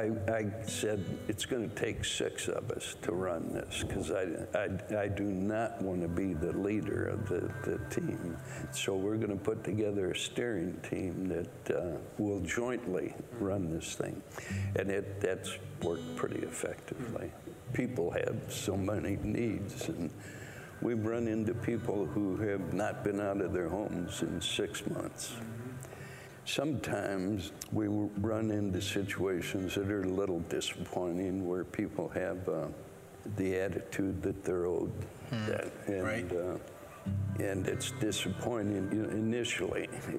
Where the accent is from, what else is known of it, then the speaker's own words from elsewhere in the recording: Missouri, United States; also born or lived in Iowa; Originally from Missouri. We moved around a lot. I call Iowa home.